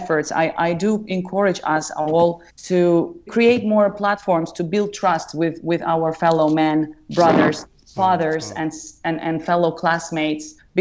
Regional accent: Uzbekistan; now in Helsinki, Finland; And I want to say hello from Helsinki. I moved from Uzbekistan 16 years ago.

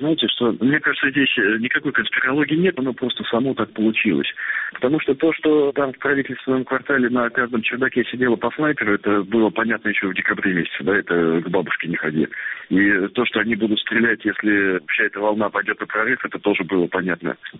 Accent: Moscow, Russia; Я говорю, что я москвич, я москаль

